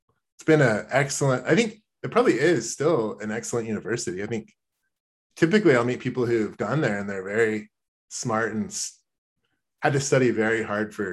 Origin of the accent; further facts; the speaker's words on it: Austin, Texas, United States; growing up in Austin is so nice and it's like so educated, and it's just it is a very fancy city, especially for Texas